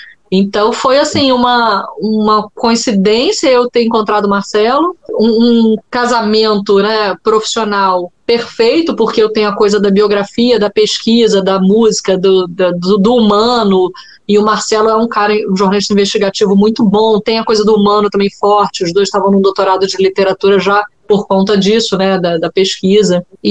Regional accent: Brazil; Mas eu sou brasileira

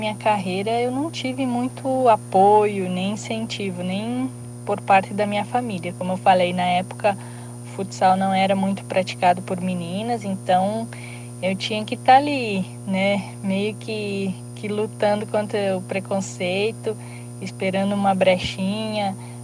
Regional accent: Santo Ângelo, Rio Grande do Sul, Brazil; futsal da cidade, de Santo Ângelo, que é a minha cidade natal

